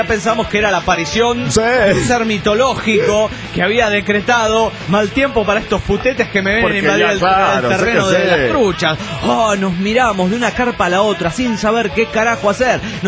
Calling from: Guadalajara, Jalisco, Mexico; de Guadalajara, Jalisco.

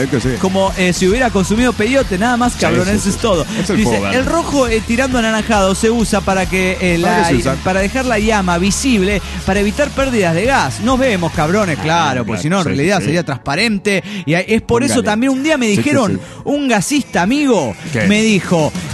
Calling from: Rosario, Santa Fe, Argentina; Soy el canalla de Rosario, Argentina.

